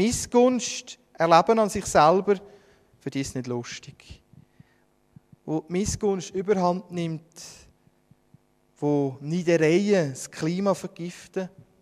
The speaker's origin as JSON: {"language": "German", "country": "Switzerland", "said": "als Schweizer, wo man selber etwas besitzen oder verwalten darf"}